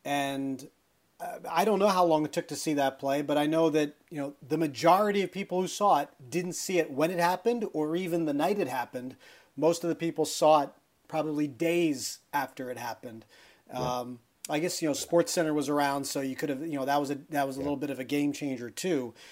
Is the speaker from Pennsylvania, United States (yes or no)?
yes; Pennsylvania, United States; as a kid growing up in Pennsylvania